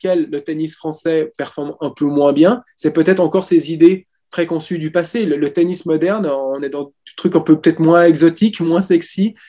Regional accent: Switzerland; vu que je suis suisse

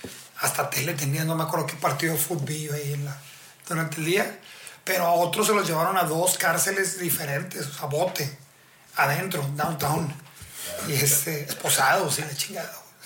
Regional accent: Mexico; como mexicano el primer instinto es ay, qué estrictos, pinches gringos

